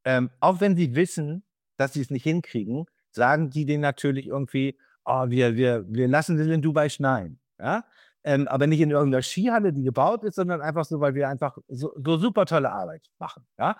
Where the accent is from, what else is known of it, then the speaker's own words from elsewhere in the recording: Bremen, Germany; ich bin Hanseat, ich bin Bremer, ich habe eine relativ direkte Art, mit Leuten zu kommunizieren.